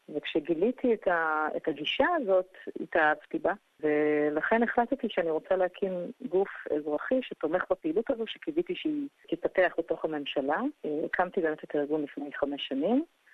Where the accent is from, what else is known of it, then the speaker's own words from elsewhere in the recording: Ramat HaSharon, Tel Aviv District, Israel; also born or lived in England; אני במקור נולדתי באנגליה. ההורים שלי עשו עלייה כשהייתי ילדת קטנה, הייתי בת 5. ולמעשה הם קיבלו את ההחלטה לעבור מאנגליה לישראל עבורי. לאורך השנים גדלתי ברמת השרון בישראל, בקלדות נהדרת. כשהגעתי ככה לגיל הנאורים, הרגשתי קצת בריטית מדי בשביל ישראל.